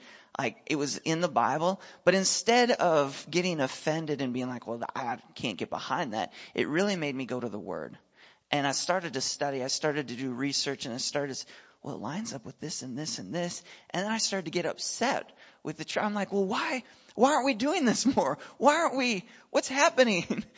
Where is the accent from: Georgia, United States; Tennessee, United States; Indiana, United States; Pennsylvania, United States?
Tennessee, United States; Nashville; We're from Nashville, Tennessee.